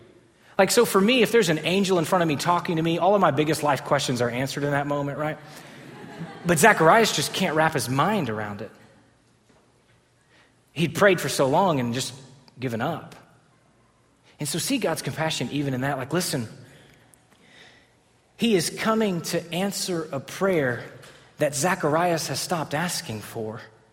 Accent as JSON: {"language": "English", "region": "Texas", "country": "United States", "said": "So, I'm from East Texas myself, so it's, let's just own it."}